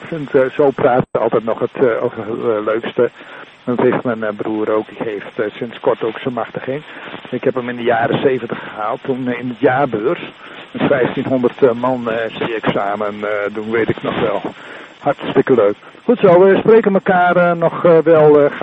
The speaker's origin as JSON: {"language": "Dutch", "town": "Leeuwarden", "region": "Friesland", "country": "Netherlands", "said": "Ik kom hier ook, ik kom zelf uit Leeuwarden, dus ik snap dat inderdaad wel."}